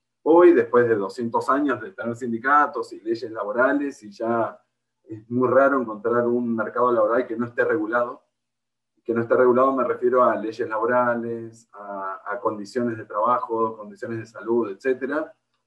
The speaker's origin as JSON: {"language": "Spanish", "town": "Paraná", "region": "Entre Ríos", "country": "Argentina", "also_born_or_lived": "Buenos Aires / England", "said": "soy de Paraná. Estudié en Buenos Aires y sin querer me quedé como 20 años estudiando y trabajando en Buenos Aires."}